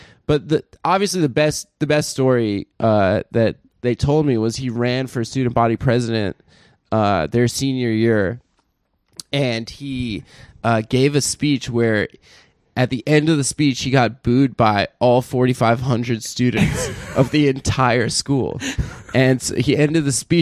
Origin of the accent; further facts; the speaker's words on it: Santa Monica, California, United States; also born or lived in Las Vegas; I'm from Santa Monica originally, like West LA.